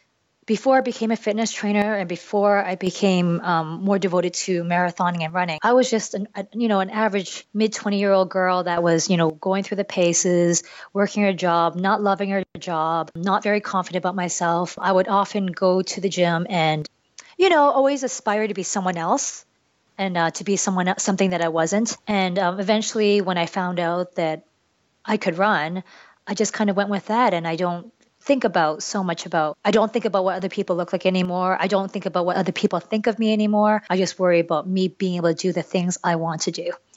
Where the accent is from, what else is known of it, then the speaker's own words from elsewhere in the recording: Canada; I am a Canadian Chinese girl.